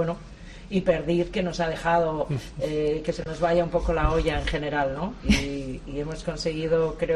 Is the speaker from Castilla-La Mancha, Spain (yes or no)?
no; Madrid, Community of Madrid, Spain; yo que vengo de Madrid y soy mitad gallega y de La Coruña